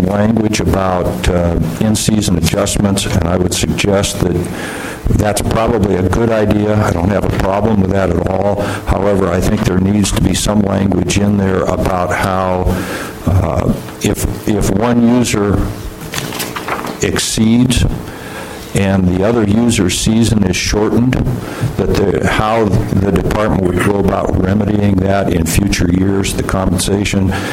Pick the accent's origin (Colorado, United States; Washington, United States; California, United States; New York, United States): Washington, United States; University Place; I'm from University Place, and I'm representing Puget Sound Anglers Gig Harbor and its 200 member families.